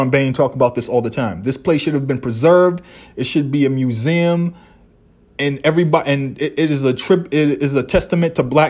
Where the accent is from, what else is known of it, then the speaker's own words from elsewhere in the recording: Boston, Massachusetts, United States; Again, I grew up in South and Lower Roxbury on Mass Ave between Columbus Ave and Tremont.